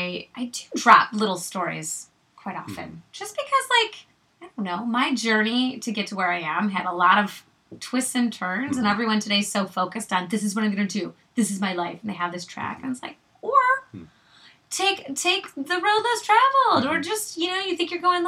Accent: Ann Arbor, Michigan, United States; now in Chelsea, United States; especially moving, because I grew up in Ann Arbor, so even moving to Chelsea is different.

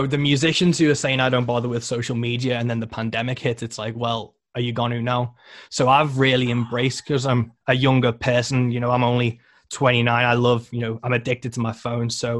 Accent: Rock Ferry, North West England, United Kingdom; which is track 7, which is about my hometown on the Wirral

